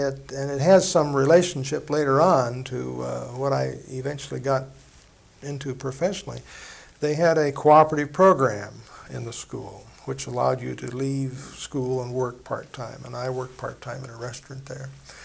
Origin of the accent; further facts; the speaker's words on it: Rochester, Minnesota, United States; native of Rochester, Minnesota, Olmsted County in Rochester, southeast corner of the state of Minnesota. I was born in Rochester, St. Mary's Hospital.